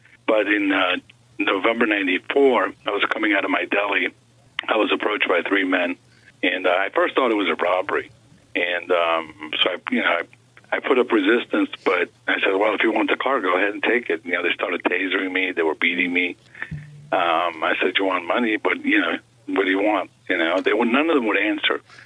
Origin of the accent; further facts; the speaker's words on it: New York City, New York, United States; also born or lived in Buenos Aires, Argentina; I was born in Buenos Aires, Argentina, but I came here to the United States when I was seven. When I grew up in New York City